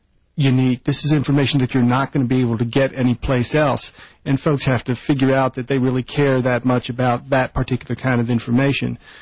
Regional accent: Virginia, United States; Southeastern Virginia.

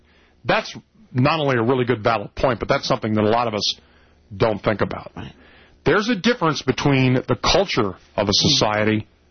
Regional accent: Santa Rosa, California, United States; No. Actually, I'm from Santa Rosa, California.

